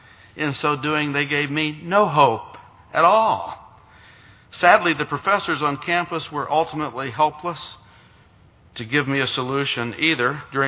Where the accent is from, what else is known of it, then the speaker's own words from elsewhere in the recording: Missouri, United States; I returned to Missouri, my home state, and remained there for the next year